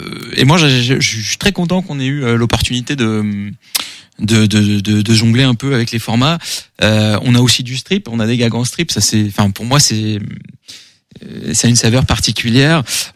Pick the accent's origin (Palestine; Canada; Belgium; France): France; et je suis français.